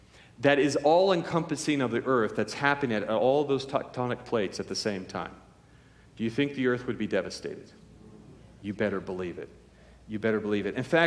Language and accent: English; California, United States; Now, I grew up in California, and my whole life, if you ever lived in California, you realize that California has earthquakes.